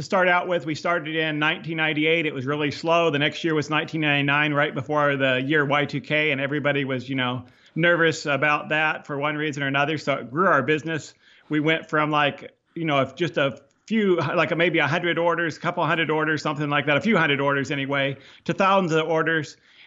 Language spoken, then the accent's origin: English; Nampa, Idaho, United States; Yeah, I started out in the Boise Valley, actually right on the Oregon side of the border from Idaho. I was born in Napa, Idaho, near Boise.